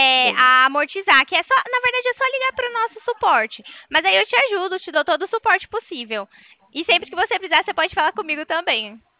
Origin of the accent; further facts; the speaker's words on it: Araras, São Paulo, Brazil; Eu sou de Araras, da Poupa Cred de Araras.